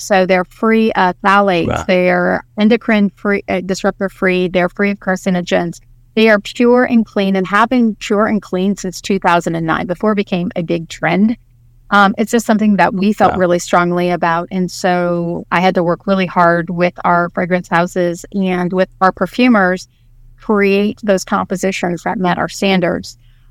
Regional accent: Midwest, United States; it's true to our heritage of who we are, where we grew up and being in the Midwest

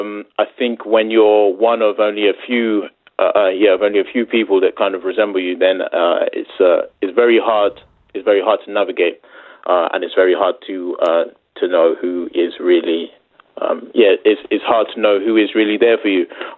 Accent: Cheltenham, South West England, United Kingdom; Growing up in Cheltenham, there weren't really a lot of faces that resembled my own growing up

